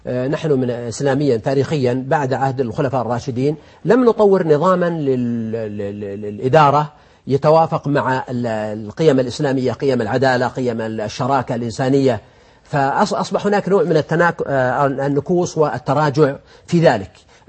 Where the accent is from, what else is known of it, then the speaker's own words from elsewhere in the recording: Al-Qassim, Saudi Arabia; الحقيقة أنا طبعا أنا قصيمي